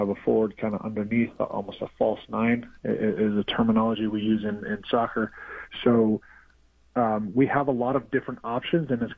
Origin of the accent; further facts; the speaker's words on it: United States; Growing up in America, I didn't see my first live professional game until I was about 20 years old.